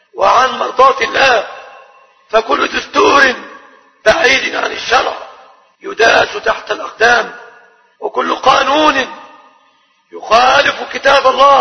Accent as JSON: {"language": "Arabic", "country": "Egypt", "said": "أن يحفظ بلادنا مصر"}